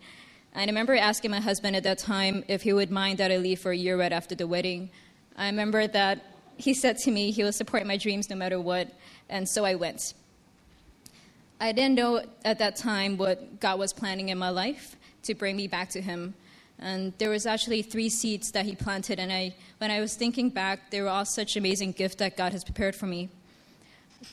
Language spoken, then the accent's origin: English; Hong Kong; when he knew that I was from Hong Kong